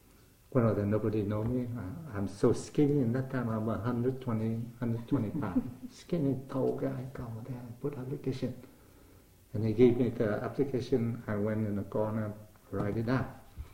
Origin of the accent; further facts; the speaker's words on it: Vietnam; now in United States; They say, you Vietnamese? I say, yeah.